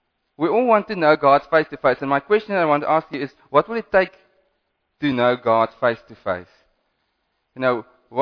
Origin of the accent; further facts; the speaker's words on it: Western Cape, South Africa; Anyway, yeah, I'm from the Cape, so... That was not really rain.